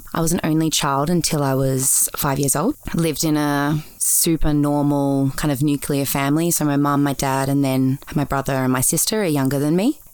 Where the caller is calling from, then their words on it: Sydney, New South Wales, Australia; So I'm in Sydney.